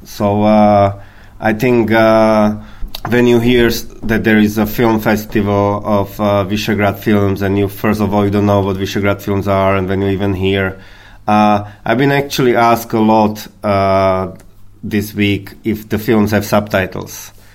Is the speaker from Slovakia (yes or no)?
yes; Slovakia; English is a second language; now in Ireland; And of course, since I'm from Slovakia, I wanted to show the people here in Ireland some of our movies.